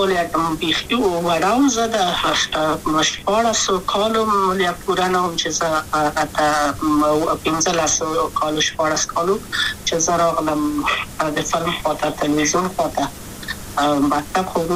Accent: Kabul, Afghanistan; also born or lived in Wardak; د کابل په تختپل سیمه کې یم او لویا شویم کابل کې هم مکتب می دولسم په کابل ښار خیرخانه مینه اهلی سی مریم کې ما آتا دولسم پوری پرځ دا کړو

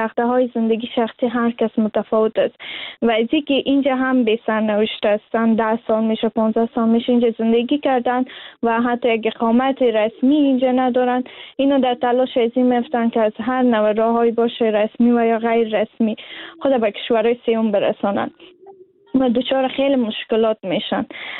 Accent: Afghanistan; از لحاظ فرهنگی که در افغانستان ما بزرگ شدیم،

